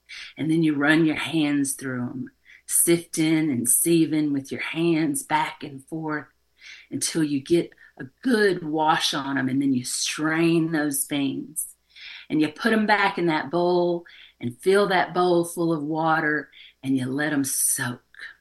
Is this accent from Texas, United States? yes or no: yes; Texas, United States; Now, the funny thing is, growing up in Texas, I had learned to cook them for other people because that was my role.